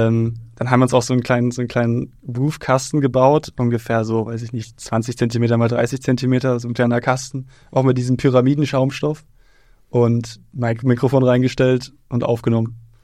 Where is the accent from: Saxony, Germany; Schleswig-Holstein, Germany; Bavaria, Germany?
Saxony, Germany; Radebeul; born there; auch geboren hier in Radebeul. 22 Jahre alt. Ich bin leider nicht mehr hier. Ja, ich bin jetzt weggezogen in eine andere, weit entfernte Stadt. Ich bin in den Westen.